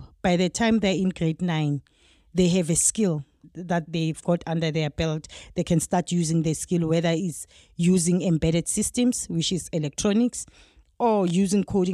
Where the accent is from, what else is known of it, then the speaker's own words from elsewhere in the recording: Tembisa, Gauteng, South Africa; is from Tembisa. I was born and bred in Tembisa in Gauteng. And I went to school in Tembisa.